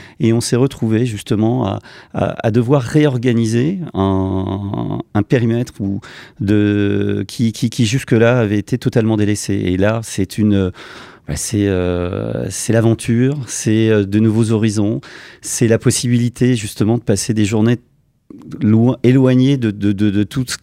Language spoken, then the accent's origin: French; Bourgogne-Franche-Comté, France; depuis que je suis gamin, donc je suis originaire du Morvan, un formidable terrain de jeu en termes de nature